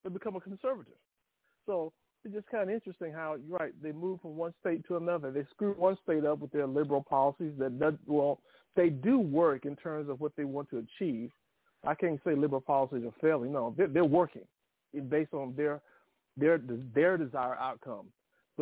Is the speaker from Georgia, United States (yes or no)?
no; Alabama, United States; I grew up in Alabama.